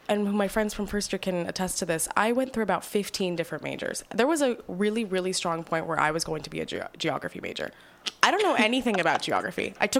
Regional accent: Mississauga, Ontario, Canada; now in Montreal, Canada; I am from Mississauga, Ontario, and I'm in my second year here at McGill now

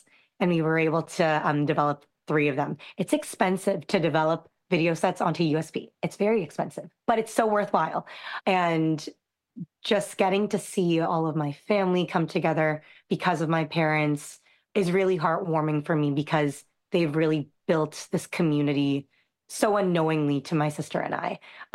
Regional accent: Canada; I'm a Filipino Canadian and don't speak Tagalog word for word.

